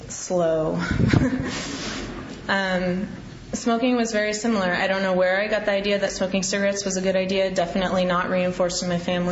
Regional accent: California, United States; I grew up in California, in the Bay Area.

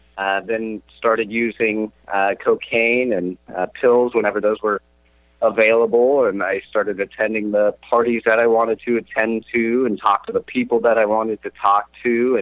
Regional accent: Columbus, Ohio, United States; So yeah, I grew up in Columbus, Ohio. I went to pretty good school systems.

